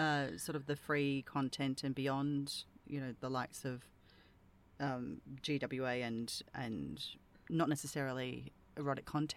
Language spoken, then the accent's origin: English; Australia; It's nice every now and then being token Aussie, but it's actually very it's very lovely to chat with another Australian.